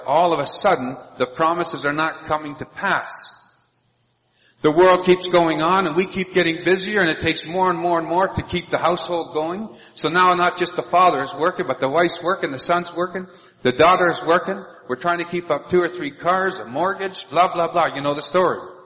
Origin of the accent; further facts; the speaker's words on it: Toronto, Ontario, Canada; also born or lived in Quebec; I was born and raised in Toronto until about 89 or 90, and he called us out of Toronto. He brought us up into Quebec.